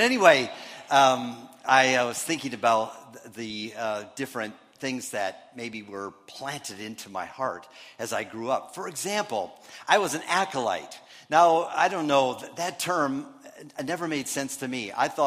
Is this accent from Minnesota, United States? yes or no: yes; Minnesota, United States; Well, a lot of you know that I was brought up in Minnesota, and when I've talked about my religious upbringing in Minnesota, I've not always couched it in real positive terms. I was brought up Lutheran